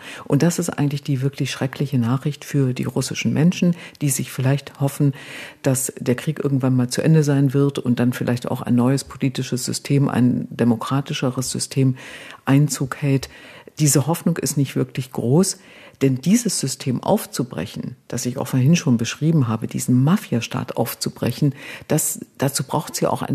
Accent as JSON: {"language": "German", "country": "Germany", "tie": "born or raised there", "said": "ich bin in der DDR aufgewachsen"}